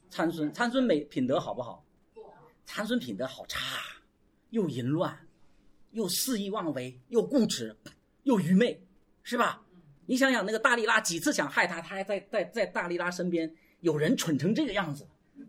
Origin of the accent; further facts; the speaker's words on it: China; 有没有发现我们中国人经常讲说德不配位